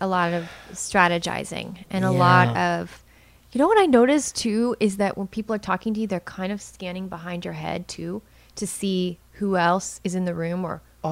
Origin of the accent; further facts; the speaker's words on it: Texas, United States; I'm from Texas, where you got to be polite.